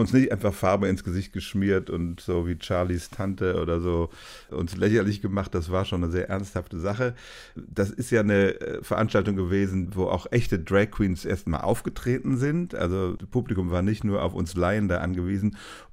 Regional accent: Rhineland, Germany; ich bin Rheinländer und wir verkleiden uns ja zu Karneval ganz gerne

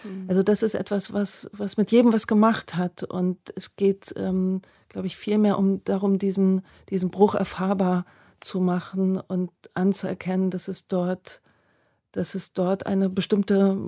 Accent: East Germany, Germany; Ja, das ist meine Kindheit. Meine Kindheit ist gefärbt in DDR-Licht.

